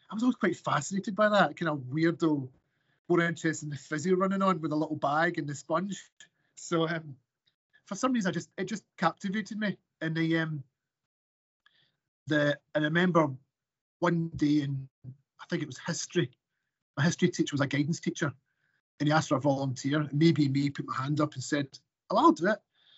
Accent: Glasgow, Scotland, United Kingdom; Yeah, so I'm born and bred in Glasgow, and so the good thing is I've moved back up there. We moved back up 20 odd years ago.

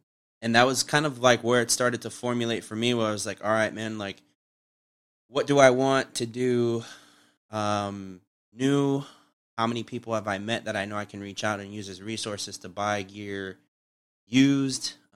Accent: Brooklyn, New York, United States; born there; Underhill's the street that I was born on in Brooklyn.

